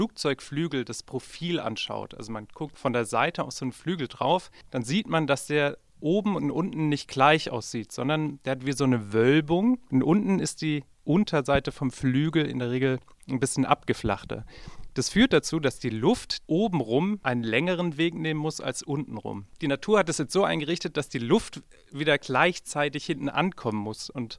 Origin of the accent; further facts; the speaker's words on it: Baden-Württemberg, Germany; Und ich komme aus dem Schwarzwald, also aus Süddeutschland.